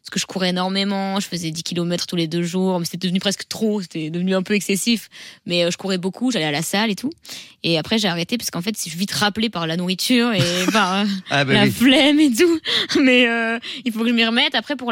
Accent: Arras, Hauts-de-France, France; moi, je suis d'Arras, donc c'est à côté de Lens.

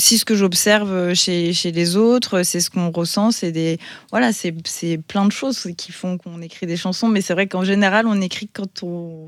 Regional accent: Paris, Île-de-France, France; Moi, j'ai grandi à Paris. C'est une ville qu'on adore, qu'on déteste.

